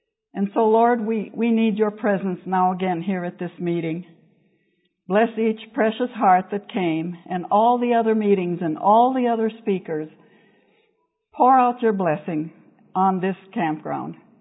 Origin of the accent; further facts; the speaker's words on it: Michigan, United States; I was born and raised near Sunday Lake, and I just grew up skipping rocks.